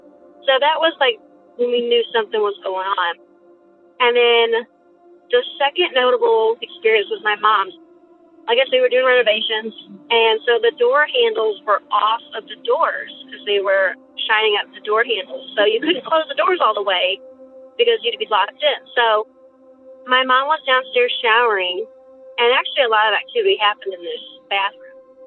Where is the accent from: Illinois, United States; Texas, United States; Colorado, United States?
Illinois, United States; I grew up in Southern Illinois, so there's a few instances that I remember in this house